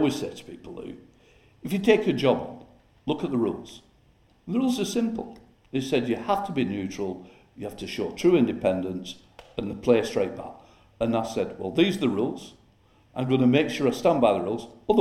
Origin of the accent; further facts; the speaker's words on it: Chorley, North West England, United Kingdom; I'm a Chorley lad, born and brought up in Chorley, was on the council for 18 years before I came into Parliament, youngest councillor and all that.